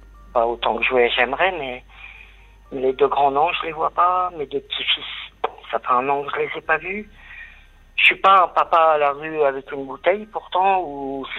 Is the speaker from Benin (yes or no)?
no; Corsica, France; born there; Moi, je suis français, né en Corse, alors ça passe pas.